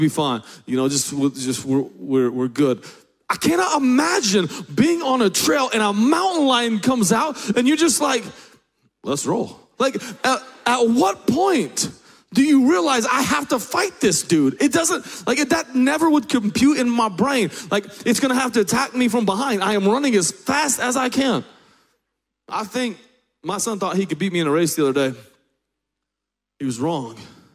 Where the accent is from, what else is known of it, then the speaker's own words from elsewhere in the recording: Oklahoma, United States; I'm from Oklahoma.